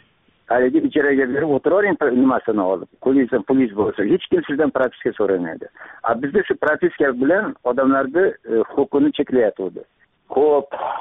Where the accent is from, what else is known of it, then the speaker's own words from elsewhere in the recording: Tashkent, Uzbekistan; Toshkentda tug'ilib o'sganman, o'qishga kirib, Toshkentda o'qishda bitirib, Toshkentda qoldim. Toshkentda kvartira oldim. Ya'ni haligi yosh mutaxassis sifatida hozirgacha meni propiskam Toshkentda.